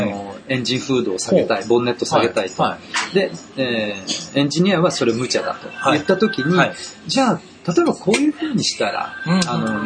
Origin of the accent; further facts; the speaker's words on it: Tokyo, Japan; also born or lived in Chiba; で、まああのずっと東京いまして、まあ高校も都立の高校だったんですけども